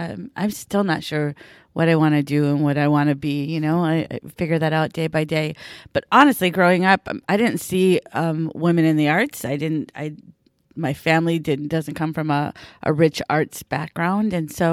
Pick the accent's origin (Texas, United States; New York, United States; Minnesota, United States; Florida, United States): Minnesota, United States; Listen, I'm from Minnesota, so we get fish, but it's walleye, yeah.